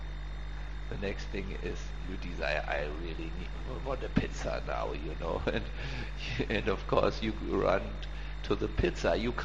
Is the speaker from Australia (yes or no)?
no; Germany; I am from Germany, I'm not from India.